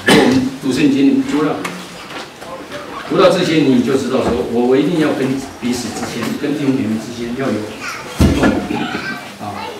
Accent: China; 他觉得我们中国人讲欠他一份情，对不对？

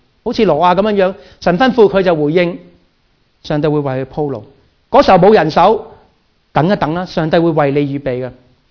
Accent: Hong Kong; moved away; 就好似我嚟到香由香港嚟到嘅時候，我帶住香港嘅時間嚟到

